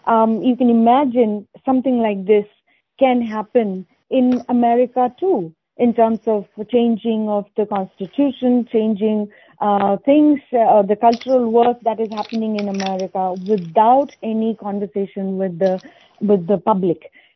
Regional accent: India; In fact, I come from India, and India was made into a socialist country back in 1976.

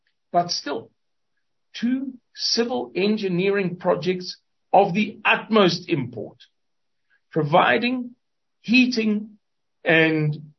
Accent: South Africa; it's a very, very, very flat vowel, as we English speakers from South Africa.

